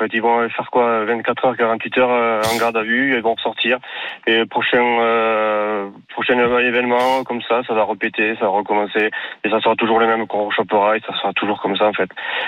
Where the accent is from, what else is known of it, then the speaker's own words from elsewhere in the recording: Pau, Nouvelle-Aquitaine, France; Moi, je viens de Pau, à Pau, pourtant, c'est pas une ville non plus super